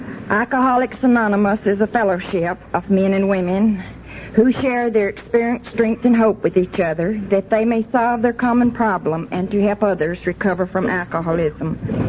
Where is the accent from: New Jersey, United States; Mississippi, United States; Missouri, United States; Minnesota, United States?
Mississippi, United States; We're both female-type alcoholics. We were both born and raised in Mississippi.